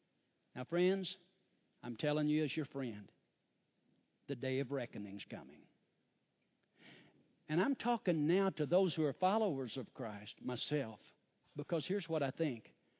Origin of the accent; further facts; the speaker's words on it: Dry Holler, Missouri, United States; I grew up down in Dry Holler, which is off of Chestnut Ridge. Dry Holler runs into Bull Creek. Bull Creek into Lake Taneycomo. So we were raised along Bull Creek in Dry Holler.